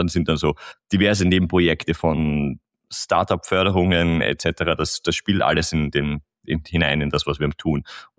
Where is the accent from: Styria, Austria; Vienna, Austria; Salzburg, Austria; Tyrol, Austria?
Vienna, Austria; als Wiener